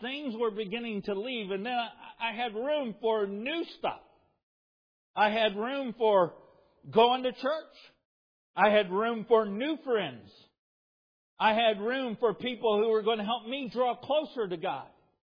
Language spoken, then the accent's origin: English; DeSoto, Kansas, United States; I grew up in DeSoto, Kansas, and boy, it was highlight in the 70s